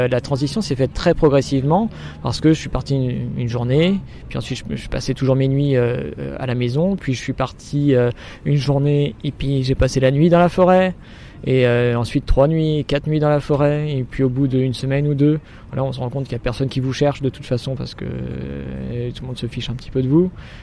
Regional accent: Normandy, France; on se dit chez moi en Normandie il neige pas

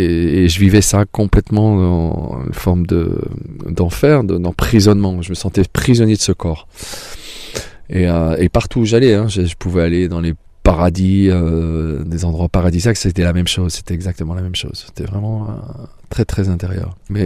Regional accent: Hauts-de-France, France; À l'origine, je suis ch'ti, un ch'tibétain en fait.

